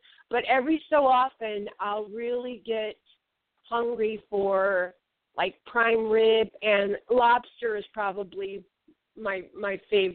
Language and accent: English; Chicago, Illinois, United States; I grew up in Chicago.